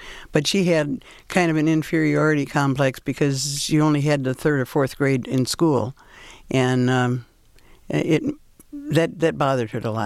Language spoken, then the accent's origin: English; Michigan, United States; because he was from Pennsylvania, and I'm from Michigan, so.